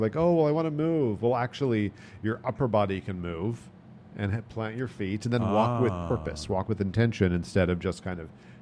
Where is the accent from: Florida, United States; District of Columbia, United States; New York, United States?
New York, United States; I am originally New Yorker